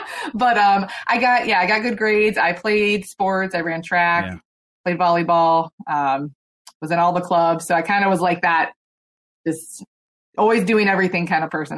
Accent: Youngstown, Ohio, United States; I grew up in Youngstown, which is kind of in the steel mill area by Pittsburgh.

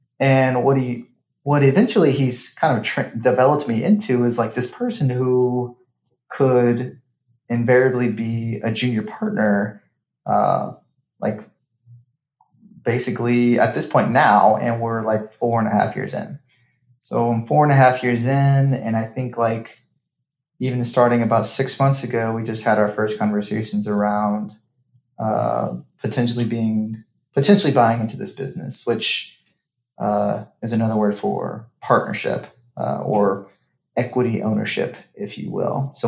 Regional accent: Dallas, Texas, United States; It was in Dallas at the time, which is my hometown.

